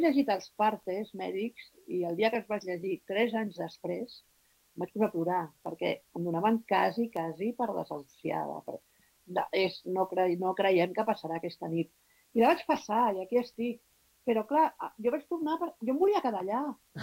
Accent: Barcelona, Catalonia, Spain; Jo soc del Poble Nou, tota la meva família és del Poble Nou.

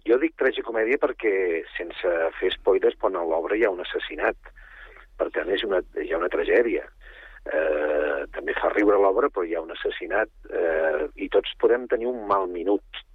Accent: Sabadell, Catalonia, Spain; a mi em va impactar molt les Pastorets que veiem quan érem petits a Sabadell.

